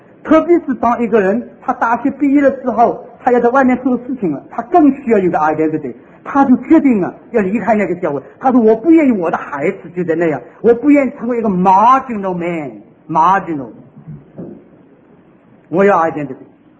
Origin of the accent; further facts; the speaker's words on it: China; 我是基督徒，但是我为什么是中国人呢？